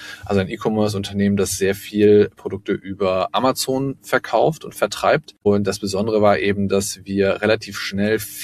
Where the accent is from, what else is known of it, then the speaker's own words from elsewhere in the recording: Düsseldorf, North Rhine-Westphalia, Germany; Ich bin nämlich in Düsseldorf geboren und aufgewachsen.